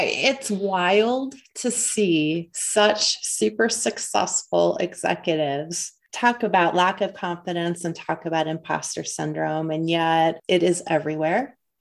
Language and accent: English; Boonville, Indiana, United States; I grew up in Boonville, Indiana, very small town.